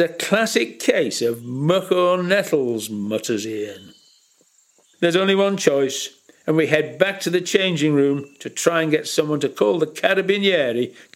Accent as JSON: {"language": "English", "region": "North West England", "country": "United Kingdom", "said": "\"No, not London, we're northerners from Il Paese della Pioggia, the land of never-ending rain.\" So eventually we threw back at them, \"Siamo Lancastro Romani."}